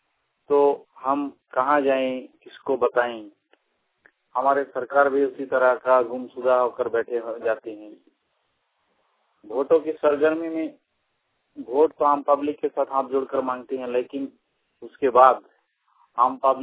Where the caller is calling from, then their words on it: Jharkhand, India; जिला जामताड़ा से बोल रहा हूँ